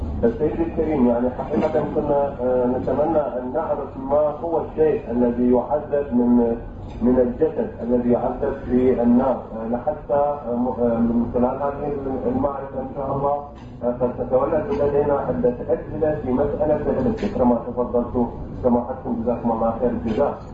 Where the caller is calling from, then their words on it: Canada; من كندا سيد الجليل